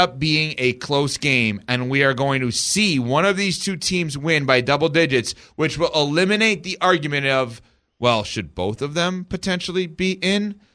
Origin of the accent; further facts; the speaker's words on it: New York, United States; From New York.